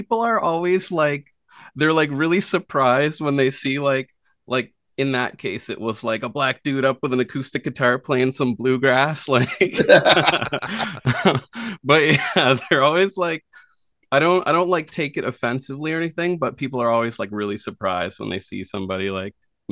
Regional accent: Nova Scotia, Canada; also born or lived in Prince Edward Island; I'm an artist from PEI, I grew up in Nova Scotia and then, moved here. I've been here for quite a while now.

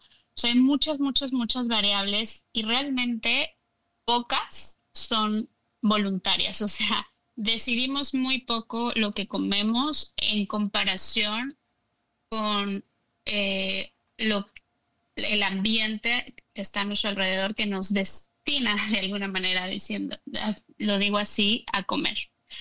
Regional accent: Puebla, Mexico; now in United States; Yo soy de Puebla, México. Soy poblana.

